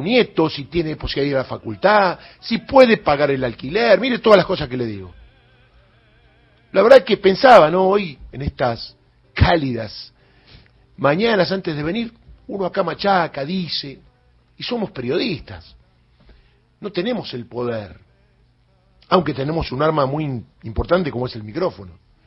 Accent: Argentina; somos argentinos, 47 millones

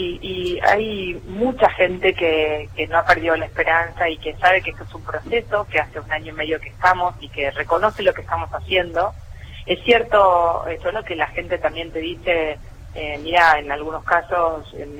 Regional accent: Bolívar, Buenos Aires Province, Argentina; born there; Yo soy bonaerense, nací en Bolívar

